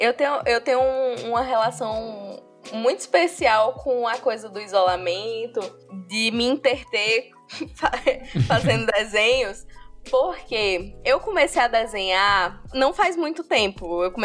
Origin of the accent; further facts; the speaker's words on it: Currais Novos, Rio Grande do Norte, Brazil; now in Natal, Brazil; Eu sou de Currais Novos, no Rio Grande do Norte, seridoense. Ai, mas bom. Moro em Natal há 10 anos, mais de 10 anos já.